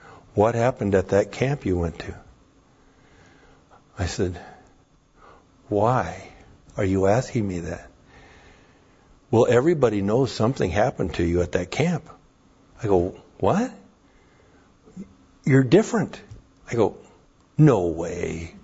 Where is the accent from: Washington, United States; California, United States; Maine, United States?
Washington, United States; Spokane; it was being broadcast to Spokane, and I was from Spokane, and all these friends and people up in Spokane were watching the track meet